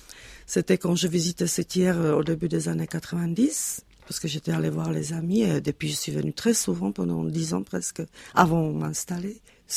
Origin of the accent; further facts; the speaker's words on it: Prague, Czechia; Parce que j'ai grandi à Žižkov, ce qui est aujourd'hui, on l'appelait à l'époque Montmartre tchèque.